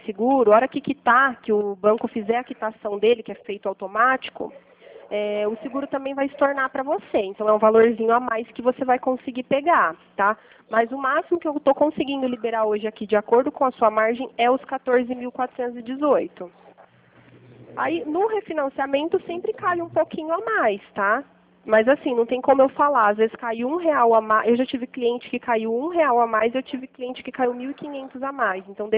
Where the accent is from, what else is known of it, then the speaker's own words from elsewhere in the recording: Pirassununga, São Paulo, Brazil; Eu sou de Pirassununga